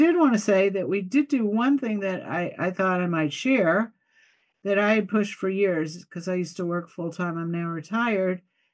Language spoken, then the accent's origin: English; Milwaukee, Wisconsin, United States; I'm from Milwaukee, Wisconsin